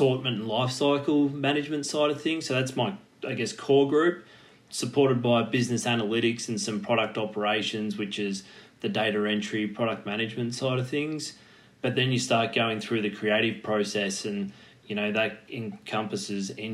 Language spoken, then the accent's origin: English; Torquay, Victoria, Australia; I guess growing up in Torquay back down on the Surf Coast